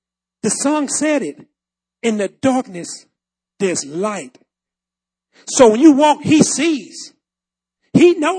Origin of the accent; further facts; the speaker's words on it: Jamaica; also born or lived in Jackson, United States; But I lived in Jackson, Mississippi for a long time, so that's why I sound like this. But I am a Jamaican.